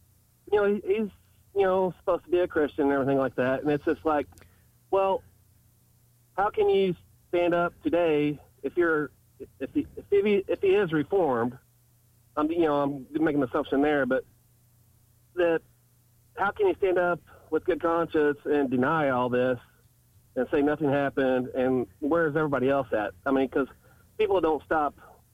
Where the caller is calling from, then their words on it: Bland, Virginia, United States; from Bland.